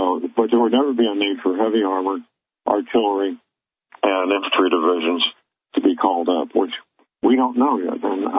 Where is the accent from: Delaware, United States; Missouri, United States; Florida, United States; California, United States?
Missouri, United States; St. Louis; My hometown, St. Louis, just came up this morning.